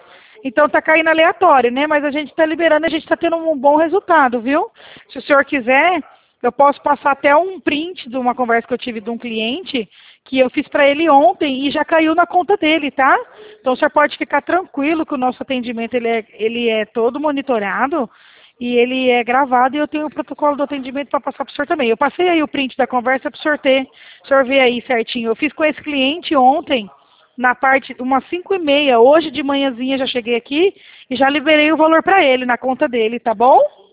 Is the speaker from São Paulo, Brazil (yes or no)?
yes; Presidente Prudente, São Paulo, Brazil; Nós somos aqui do estado de São Paulo, aqui nós somos de Presidente Prudente